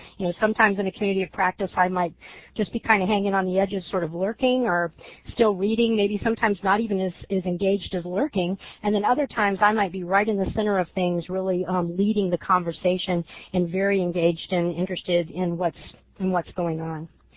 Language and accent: English; Virginia Beach, Virginia, United States; I'm not from New York. I'm from Virginia Beach.